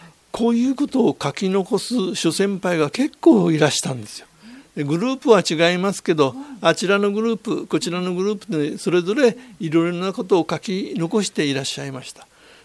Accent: Kyushu, Japan; 私はですね、九州の、今、はい、話し方も訛りが出ると思いますけど、九州の出身でして、はい、昭和26年頃から全行の立石に住み始めました。

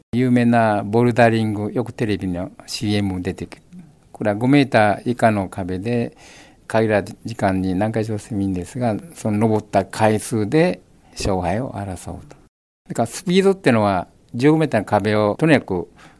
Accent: Okayama, Japan; moved away as an adult; also born or lived in Osaka; now in Fujisawa, Japan; 岡山ですね。

